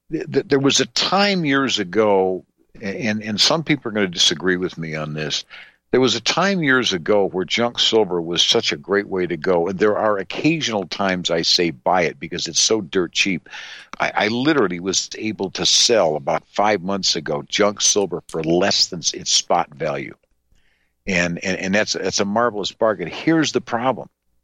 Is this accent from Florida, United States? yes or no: no; Wisconsin, United States; When we were growing up, I mean, I remember growing up in Wisconsin, which is where my grandfather and I would go to this bank.